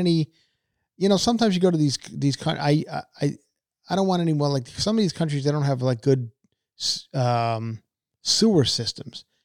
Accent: New York, United States; Anyway, like New York, my hometown. Love them.

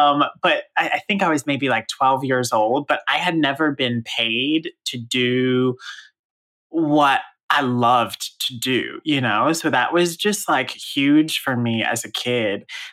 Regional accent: Raleigh, North Carolina, United States; I grew up in Raleigh, North Carolina, and that's so funny.

